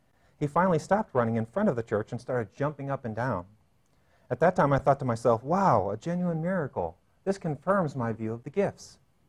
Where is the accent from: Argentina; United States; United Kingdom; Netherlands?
United Kingdom; accent: British; Is my British accent.